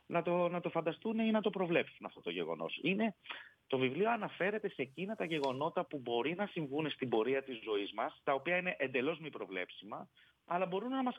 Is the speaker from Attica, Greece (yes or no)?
yes; Piraeus, Attica, Greece; born there; ναι, γεννήθηκα στον Πειραιά